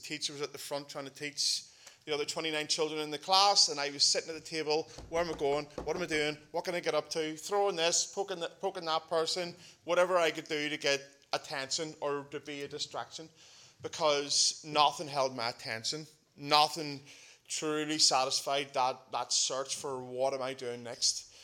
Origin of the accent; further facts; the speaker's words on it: Belfast, Northern Ireland, United Kingdom; I'm originally from Tullycarnet. I was the Tasmanian devil running around Tullycarnet estate